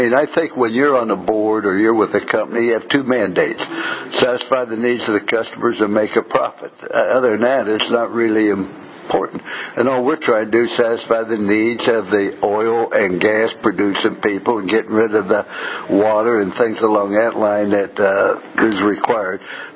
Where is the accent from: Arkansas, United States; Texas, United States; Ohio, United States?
Ohio, United States; East Loop; And it's like I'm from Ohio. And I was raised in East Loop, Ohio, where the steel mills, the potteries, are now dead.